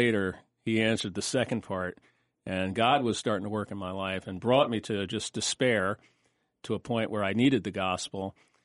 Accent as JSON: {"language": "English", "region": "New Jersey", "country": "United States", "tie": "born or raised there", "said": "So I was raised in New Jersey. My dad was a police officer."}